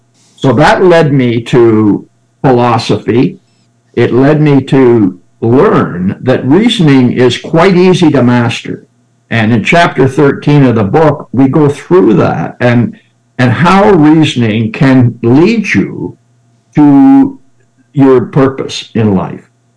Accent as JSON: {"language": "English", "country": "Canada", "tie": "born there", "said": "Yes, I was born in Canada."}